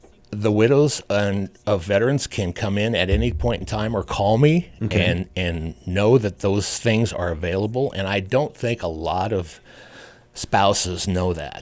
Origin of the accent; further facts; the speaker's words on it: Fort Morgan, Colorado, United States; Well, I'm a native of Fort Morgan, Colorado. This is my hometown.